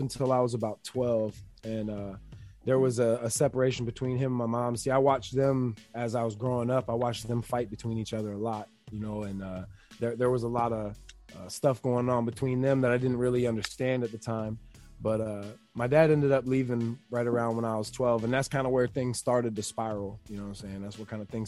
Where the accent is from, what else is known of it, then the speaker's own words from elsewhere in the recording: Melbourne, Florida, United States; Well, I grew up in Melbourne, Palm Bay area in Florida, Brevard County. Started out there.